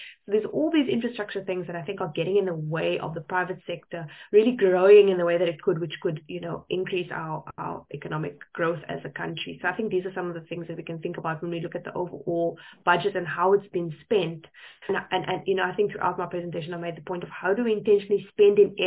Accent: Cape Town, Western Cape, South Africa; I'm from Cape Town, I'm in Cape Town now

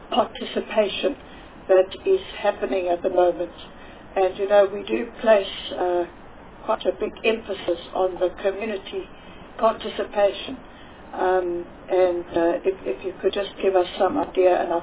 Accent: Durban, KwaZulu-Natal, South Africa; obviously I come from Durban

